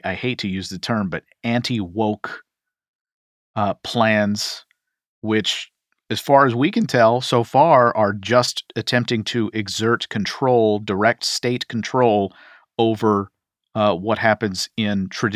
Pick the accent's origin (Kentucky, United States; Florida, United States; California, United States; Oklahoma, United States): Kentucky, United States; 2021, the year of school choice, didn't work out as hoped in my home state of Kentucky